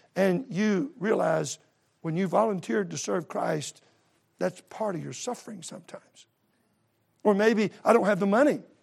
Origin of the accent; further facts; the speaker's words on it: Texas, United States; I'm from Texas. I don't eat snails.